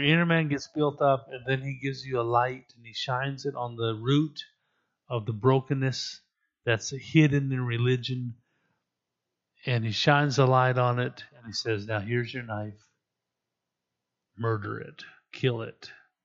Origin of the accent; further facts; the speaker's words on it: British Columbia, Canada; Now, I grew up in Canada, northern British Columbia, with a hunting dad.